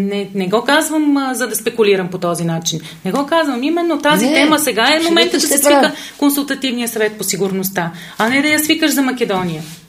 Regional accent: Lom, Montana Province, Bulgaria; born there; Аз съм родена в Лом

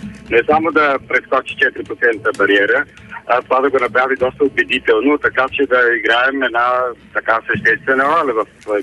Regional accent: Sofia, Sofia City, Bulgaria; тъй като аз съм кореняк софиянец

